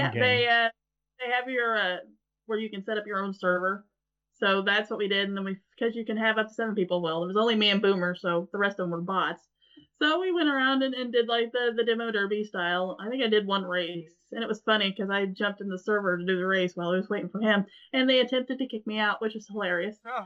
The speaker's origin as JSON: {"language": "English", "region": "Midwest", "country": "United States", "said": "But then I'm from the Midwest, and we have demo derbies"}